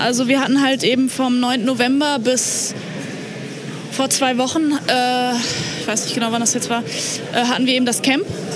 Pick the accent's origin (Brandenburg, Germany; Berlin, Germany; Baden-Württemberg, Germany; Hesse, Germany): Berlin, Germany; ich komme aus Berlin.